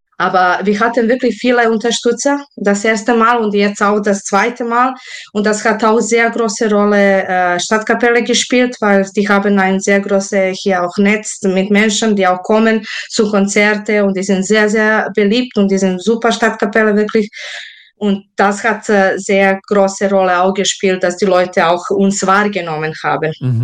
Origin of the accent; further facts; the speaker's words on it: Prizren, Prizren District, Kosovo; now in Germany; ich bin auch aufgewachsen so sehr viel mit Volksmusik aus meiner Heimat. Also, ich komme aus Prizren, das ist so Kosovo, Metochien, also so die Richtung. Und ich bin Serbin und da war Folklore sehr wichtig.